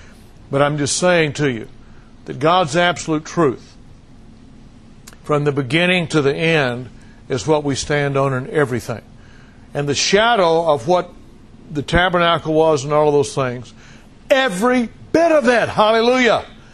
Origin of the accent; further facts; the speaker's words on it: the South, United States; I love hymns. I was born and raised in the South. Y'all probably couldn't tell, could you? But I was raised on hymns.